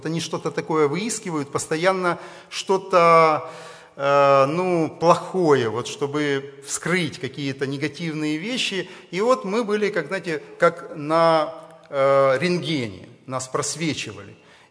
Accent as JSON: {"language": "Russian", "region": "Kyiv", "country": "Ukraine", "said": "я из Киева"}